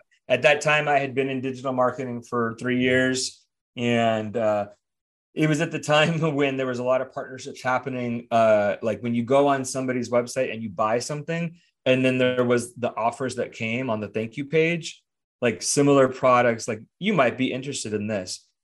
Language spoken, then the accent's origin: English; Los Angeles, California, United States; also born or lived in London, United Kingdom; Southern California, born and raised. So I was born in LA. And then, we moved around a little bit, but I lived abroad. I was in London for 2.5 years